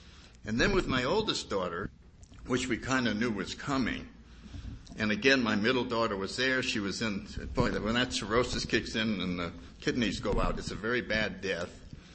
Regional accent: New England, United States; Anyway, I grew up in New England and born in 1931.

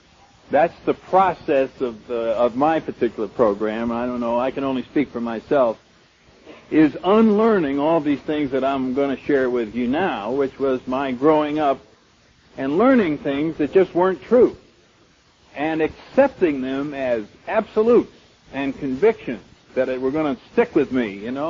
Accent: New England, United States; I come from New England originally

